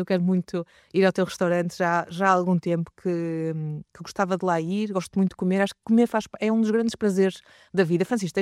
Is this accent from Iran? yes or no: no; Amarante, Norte, Portugal; eu sou de Amarante, naturalmente